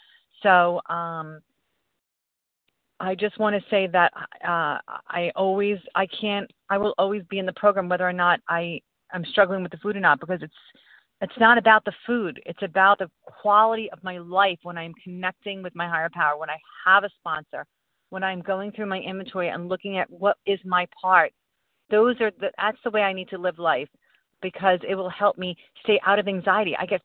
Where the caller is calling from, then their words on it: New Jersey, United States; I'm calling from Central Jersey.